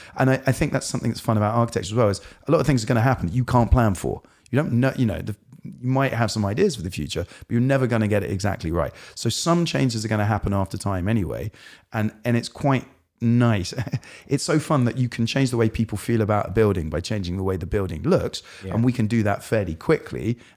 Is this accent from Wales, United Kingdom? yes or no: no; London, United Kingdom; I grew up in North London in a small town on the edge of an IKEA. It was inherently really boring.